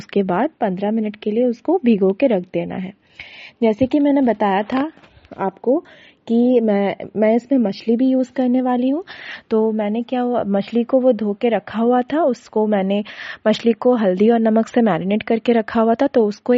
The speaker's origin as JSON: {"language": "Hindi", "town": "Bhubaneswar", "region": "Odisha", "country": "India", "said": "मैं उड़ीसा भुवनेश्वर से हूँ।"}